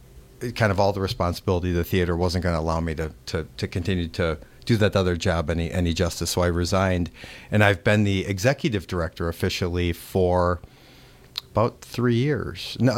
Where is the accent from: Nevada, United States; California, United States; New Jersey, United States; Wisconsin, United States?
Wisconsin, United States; Appleton; born or raised there; moved away